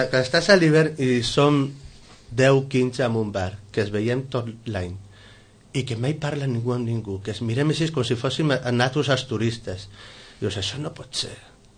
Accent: Vilanova i la Geltrú, Catalonia, Spain; also born or lived in Sitges; jo he viscut 10 anys aquí a Sitges, per relacions personals vaig tornar a Vilanova, a la meva ciutat natal, tot i que sempre he estat molt lligat a Sitges.

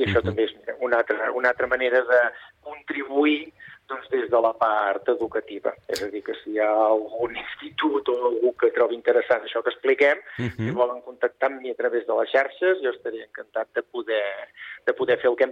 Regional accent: Catalonia, Spain; explicar la nostra situació com a catalans

